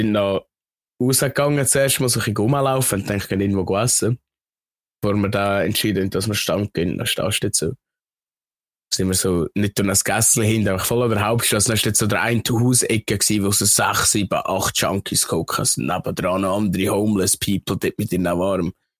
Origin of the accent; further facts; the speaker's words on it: Switzerland; wir sind ja als Schweizer dort gewesen